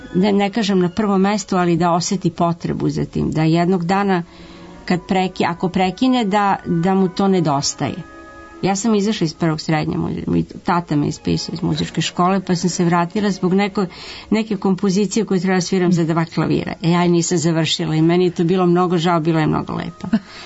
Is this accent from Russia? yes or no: yes; Russia; Serbian is a second language; ja mislim da je to i kod nas u Rusiji, u Evropi je dosta taj trend, naročito u istočnoj Evropi bio